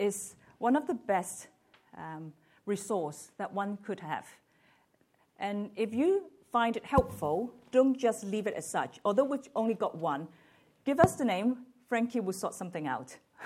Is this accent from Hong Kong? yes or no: yes; Hong Kong; born there; I was born in Hong Kong and born again in the UK.